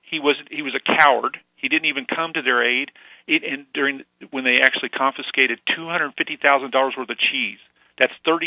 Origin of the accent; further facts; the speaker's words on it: Springfield, Missouri, United States; I grew up in the Bible Belt. They say that Springfield might be the belt buckle of the Bible Belt.